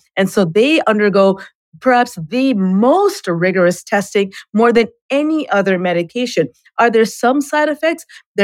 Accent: Canada; And I'm Canadian

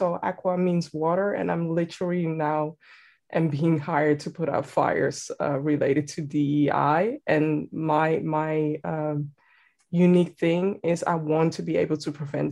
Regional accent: Amsterdam, North Holland, Netherlands; born and raised in Amsterdam, the Netherlands

